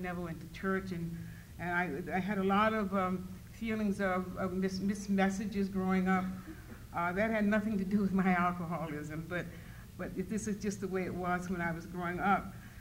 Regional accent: Atlanta, Georgia, United States; also born or lived in Boston; They moved to Atlanta, and I was born in Atlanta

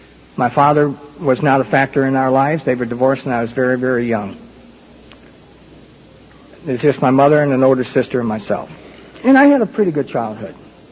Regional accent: Detroit, Michigan, United States; Then I got a job offer to move back to Detroit, my hometown, and we took that, and we moved back to Detroit

